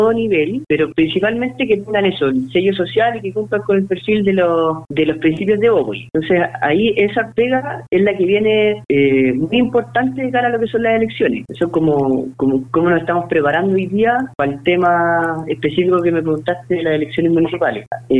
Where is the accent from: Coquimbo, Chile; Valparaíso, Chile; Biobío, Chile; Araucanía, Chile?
Coquimbo, Chile; La Serena; Yo soy de La Serena e incluso pertenecía a la directiva de la UDI en la cuarta región.